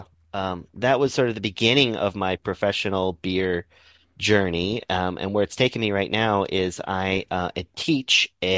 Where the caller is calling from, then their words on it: Minneapolis, Minnesota, United States; I am calling you from Minneapolis, Minnesota.